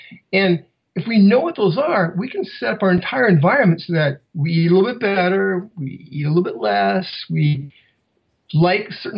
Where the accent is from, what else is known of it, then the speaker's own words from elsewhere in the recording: Iowa, United States; I grew up in Iowa and, I grew up kind of selling vegetables door to door and things like this.